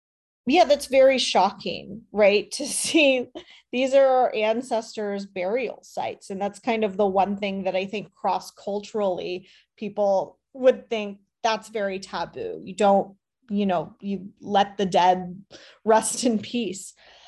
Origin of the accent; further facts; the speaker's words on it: Tulsa, Oklahoma, United States; So if you tell folks, like I'm from Tulsa